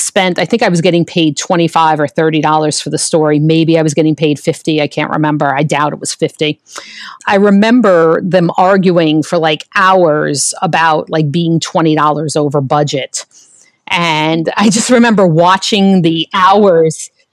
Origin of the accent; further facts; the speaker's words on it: New York, United States; That was my hometown paper, was the New York Times.